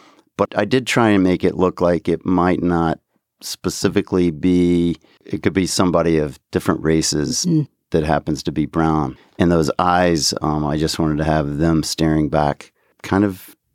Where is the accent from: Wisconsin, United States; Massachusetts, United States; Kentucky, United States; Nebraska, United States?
Kentucky, United States; Lexington; also born or lived in Missouri; now in Cincinnati, United States; I was born in Missouri, grew up in Lexington, Kentucky, now I live in Cincinnati my adult life.